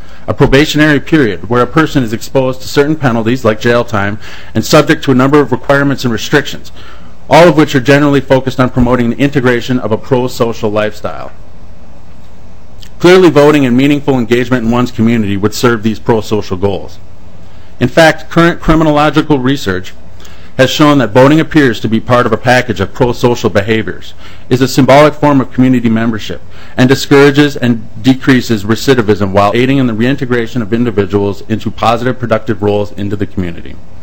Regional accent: Owatonna, Minnesota, United States; Growing up in Owatonna, I was taught that the right to vote is not just an important sacred right

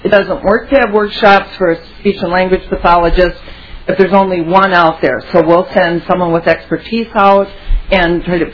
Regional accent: Cold Spring, Minnesota, United States; I'm from Cold Spring, Minnesota, sort of rural Stearns County.

